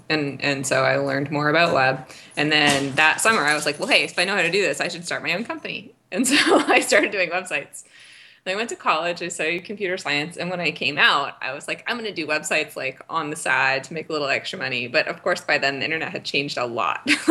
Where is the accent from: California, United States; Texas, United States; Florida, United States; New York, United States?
California, United States; Berkeley; now in San Francisco, United States; No. Okay. So I was born and raised in Berkeley, which is right across the bay.